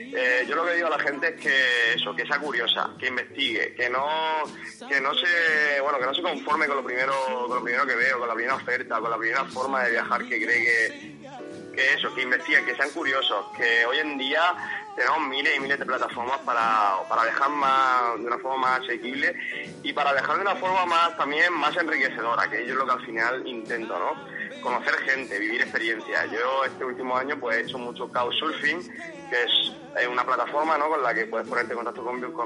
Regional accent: Murcia, Region of Murcia, Spain; also born or lived in Granada; yo soy de Murcia, pero bueno, también estuve un año viviendo por Granada, y bueno, recorriendo mucho el sur, Andalucía es mi segunda tierra

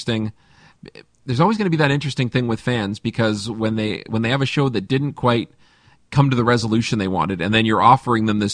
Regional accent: Hamilton, Ontario, Canada; Well, I am from the Hammer. I mean, it can mean a couple different things, to be honest with you guys.

